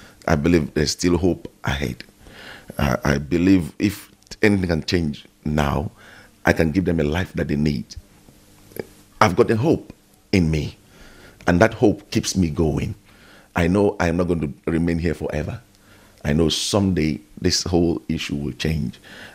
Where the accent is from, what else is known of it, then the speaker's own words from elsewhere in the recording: Nigeria; now in South Africa; I'm originally Nigerian.